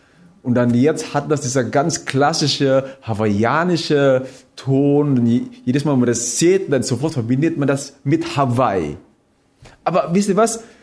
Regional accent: Philippines; German is a second language; ich komme ursprünglich aus den Philippinen. Na, man sieht das in meiner Komplexion, ich habe einen ganz perfekten braunen Ton. Nein, es ist, meine Aussprache ist auch anders.

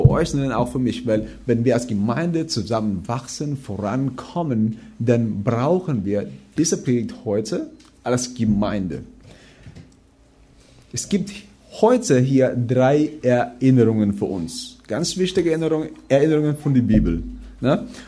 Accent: Philippines; German is a second language; moved away as an adult; now in Germany; Ich bin geboren und auch aufgewachsen auf den Philippinen. Kann man sagen, made in the Philippines.

